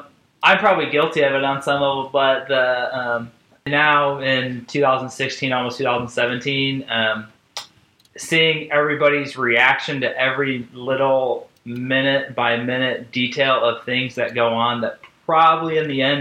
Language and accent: English; Indiana, United States; now in Indianapolis, United States; So I'm a Bears fan. I grew up in Northwest Indiana.